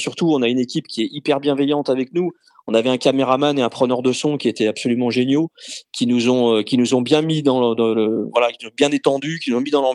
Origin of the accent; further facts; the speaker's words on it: Roanne, Auvergne-Rhône-Alpes, France; moi je suis de la Loire, je suis de Roanne au départ, avec mon épouse.